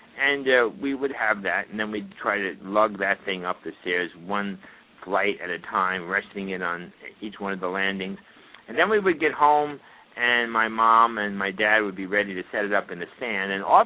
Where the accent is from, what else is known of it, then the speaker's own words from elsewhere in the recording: New York City, New York, United States; and I was raised in New York City, interestingly enough. Lived in an apartment, and we had, in those days, real Christmas trees, believe it or not.